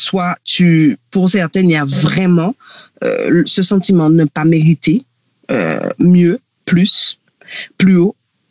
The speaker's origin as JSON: {"language": "French", "region": "Guadeloupe", "country": "France", "lives_now": "Réunion, France", "said": "je suis guadeloupéenne et je vis à La Réunion."}